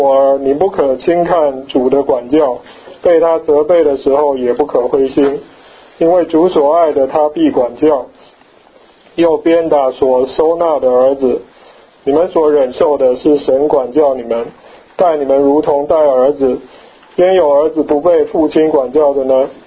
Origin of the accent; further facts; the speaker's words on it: Taiwan; 我不知道中国怎么样，就台湾小学生早上都要检查这个卫生习惯